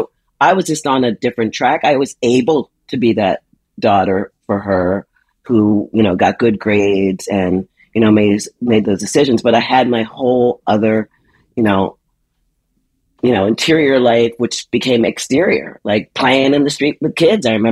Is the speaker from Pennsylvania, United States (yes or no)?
yes; Philadelphia, Pennsylvania, United States; also born or lived in Liberia; So I grew up in old Philadelphia, Philly. I was born in Liberia, grew up in Philly, and, was that little odd black girl, just like too wound up and knowing my little difference.